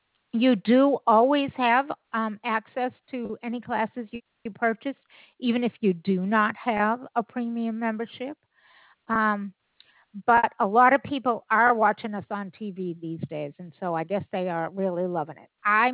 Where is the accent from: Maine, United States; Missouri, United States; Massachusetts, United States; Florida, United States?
Massachusetts, United States; Boston; Well, you're totally correct because I'm originally from Boston.